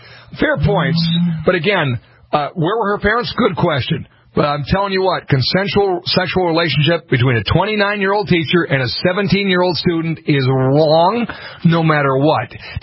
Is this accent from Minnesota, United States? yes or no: yes; Montevideo, Minnesota, United States; Kay in Wilmer, Minnesota, not far from my hometown of Montevideo.